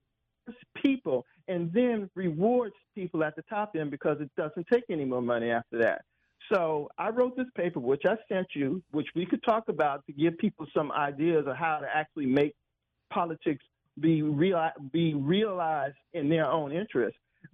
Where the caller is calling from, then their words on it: Washington, District of Columbia, United States; from South East.